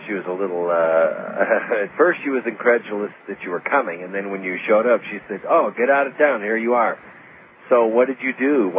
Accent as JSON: {"language": "English", "country": "United States", "said": "But as an American, I don't know."}